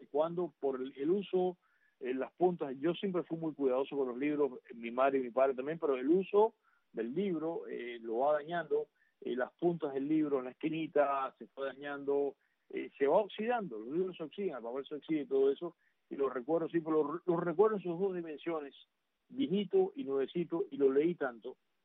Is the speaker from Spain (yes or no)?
no; Cuba; moved away; lo conservé hasta que vine de Cuba